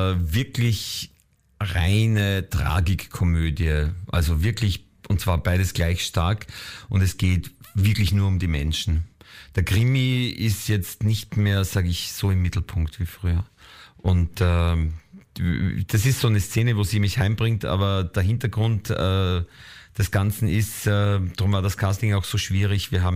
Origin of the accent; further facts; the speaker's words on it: Upper Austria, Austria; born there; Und ich bin ja gebürtiger Oberösterreicher und das Mühlviertel ist die Gegend da an der Grenze zu Tschechien.